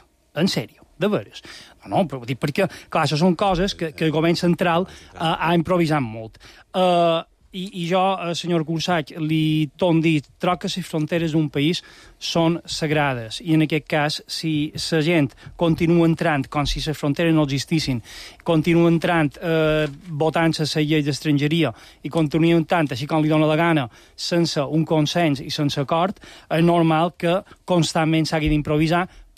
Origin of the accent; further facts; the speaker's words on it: Balearic Islands, Spain; som extremadament mallorquins.